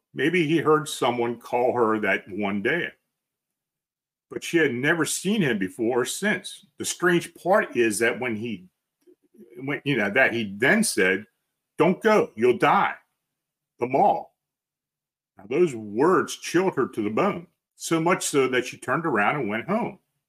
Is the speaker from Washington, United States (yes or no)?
yes; Lynnwood, Washington, United States; I'm from Linwood, Washington.